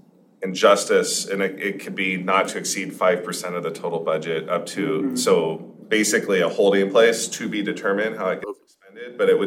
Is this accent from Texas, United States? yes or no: no; New York, United States; Hold on. I'm from New York.